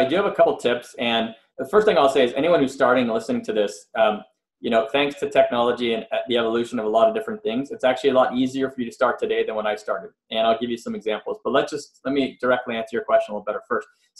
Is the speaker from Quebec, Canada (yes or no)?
yes; Montreal, Quebec, Canada; And so I'm from Montreal and I grew up there, and I've known these people since I was like 5 years old, 6 years old, roughly.